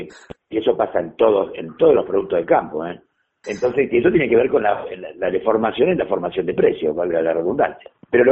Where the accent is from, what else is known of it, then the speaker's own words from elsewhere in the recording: San Luis, Argentina; yo me crié en San Luis, en chiquito, ¿viste?